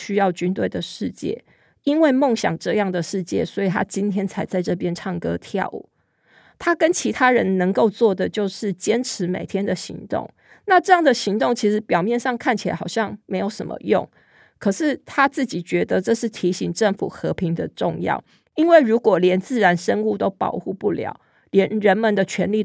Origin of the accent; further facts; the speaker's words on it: Taiwan; 作为一个台湾人，我每次踏上济州岛